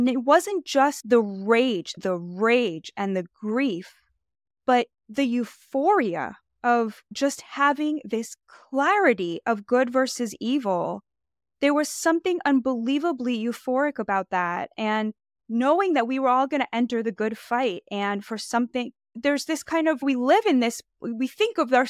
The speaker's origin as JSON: {"language": "English", "country": "United States", "said": "Thank God I'm an American."}